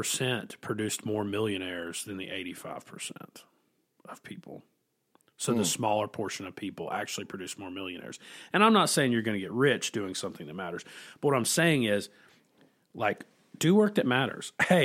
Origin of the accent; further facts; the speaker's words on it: North Carolina, United States; I'm from North Carolina, but my wife and I, we drove up to a place in North Carolina called Southport